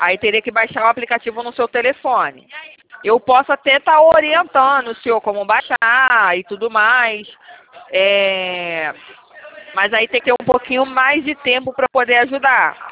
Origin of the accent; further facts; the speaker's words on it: São Gonçalo, Rio de Janeiro, Brazil; Não sou daqui do Rio, não. Eu sou de São Gonçalo. Faço uma viagem todo dia. É 2 horas vindo, 2 horas indo embora.